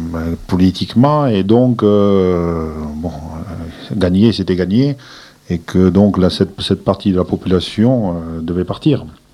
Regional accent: Oran, Oran Province, Algeria; moved away; moi, quand je suis parti, le port d'Oran brûlait. Et donc, les bateaux, par contre, ne partaient plus.

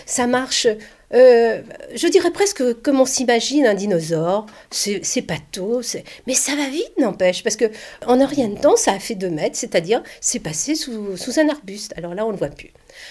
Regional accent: Paris, Île-de-France, France; Parce que nous, on vient du Nord, on vient de Paris.

